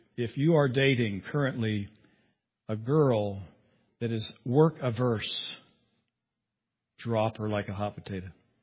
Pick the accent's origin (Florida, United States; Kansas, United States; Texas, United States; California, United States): Kansas, United States; I made the mistake of telling him I grew up in Kansas.